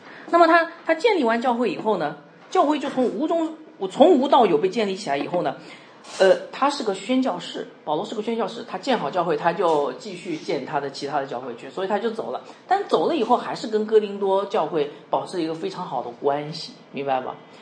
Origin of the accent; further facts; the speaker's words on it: Shenzhen, Guangdong, China; now in Guangzhou, China; 现在是我们这里是广州，就我从深圳来啊